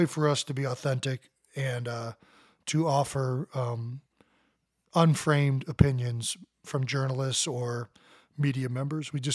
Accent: Cleveland Heights, Ohio, United States; We grew up in Cleveland Heights, Ohio. Had a tremendous community there

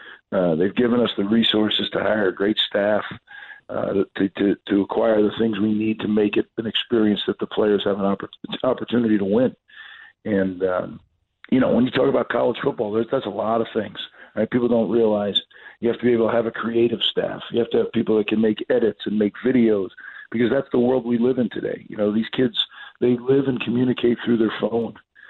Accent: New Jersey, United States; I grew up in New Jersey. I always thought that New Jersey and Rutgers deserve to have a championship program

